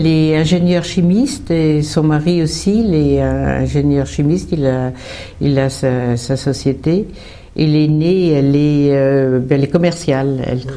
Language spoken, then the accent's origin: French; Centre-Val de Loire, France; Mais nous, nous sommes natifs tous les deux de l'Eure-et-Loire.